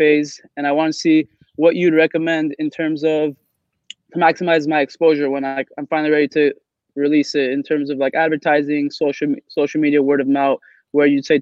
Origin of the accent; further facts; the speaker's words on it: Los Angeles, California, United States; I'm from Los Angeles.